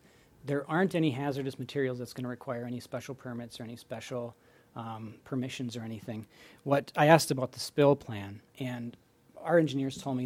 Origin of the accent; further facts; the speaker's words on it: Valley City, United States; because I grew up in Valley City